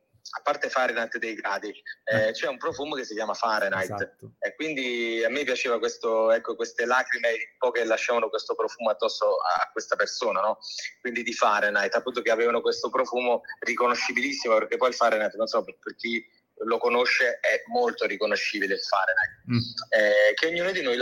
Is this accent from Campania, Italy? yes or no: yes; Campania, Italy; accent: Neapolitan; scrivo e lo parlo ovviamente il napoletano. Sono cresciuto in questa terra, quindi era proprio per me un'esigenza esprimermi anche nel mio dialetto.